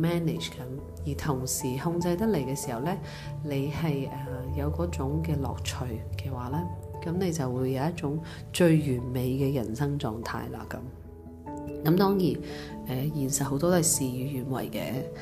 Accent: China; 我系一个中国人，佢哋系一班

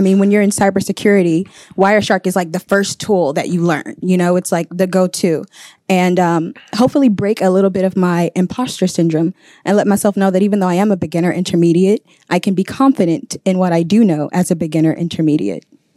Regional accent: Houston, Texas, United States; I am from Third Ward, Houston, Texas. That is where … is from. That's also where George Floyd is from.

